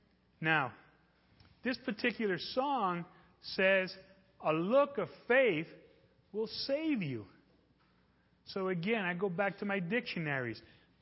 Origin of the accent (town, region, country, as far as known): New York City, New York, United States; born or raised there; also born or lived in Puerto Rico